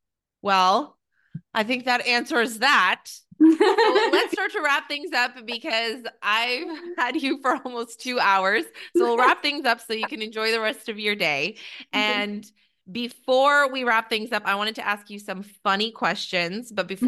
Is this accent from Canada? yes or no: yes; Canada; I'm from Canada, so I know that it can get like minus 27, minus 35.